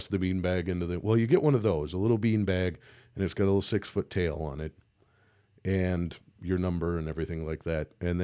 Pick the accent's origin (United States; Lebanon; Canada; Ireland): United States; Muncie, Indiana; also born or lived in St. Louis, Missouri; I was born in St. Louis, Missouri. Had a very, very lucky childhood. Went to public school, moved up to a place called Muncie, Indiana, which is where I spent most of my childhood.